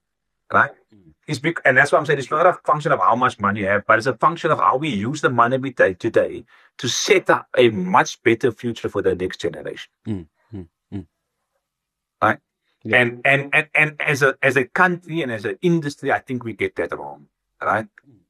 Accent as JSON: {"language": "English", "town": "Cape Town", "region": "Western Cape", "country": "South Africa", "tie": "born or raised there", "said": "I grew up on the Cape Flats in Cape Town. I went to public schools. I grew up in a house that with my grandparents that they got moved to as a result of Group Areas Act."}